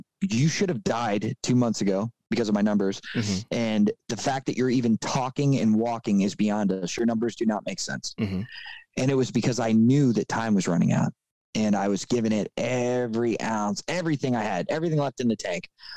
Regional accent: Miami, Florida, United States; I grew up in Miami, you know, it was just like inherently all the tough guys all had girls.

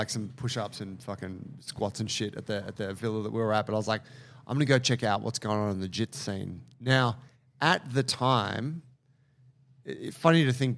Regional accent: Australia; I said, oh, I'm just here for a week. You know, I'm from Australia. You know, I'm like a blue belt.

